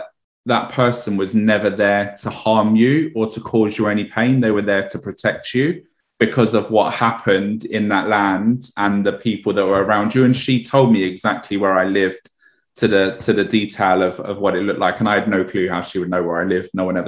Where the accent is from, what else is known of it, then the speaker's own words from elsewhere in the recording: Edmonton, London, United Kingdom; Okay, so I used to live in, I grew up in Edmonton in North London. And I used to live in a block of flats there with my parents